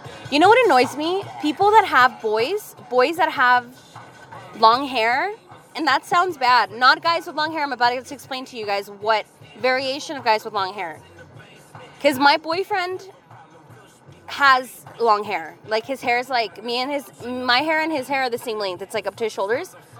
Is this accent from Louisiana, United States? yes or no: no; Los Angeles, California, United States; because I'm not from Crenshaw, but I'm from East LA.